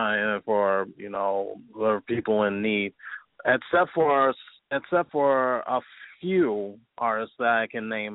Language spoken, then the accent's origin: English; Halifax, Nova Scotia, Canada; also born or lived in St. Ann, Jamaica / Queens, United States; I'm hailing from Southside Jamaica, Queens, by way of St. Anne in Jamaica, and was raised in Halifax, Nova Scotia.